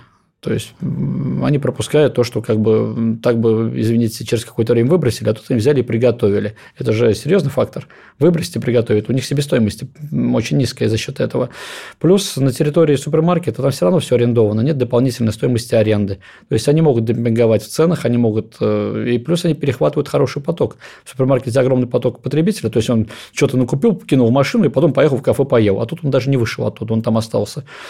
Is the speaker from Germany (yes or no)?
no; Moscow, Russia; мы, москвичи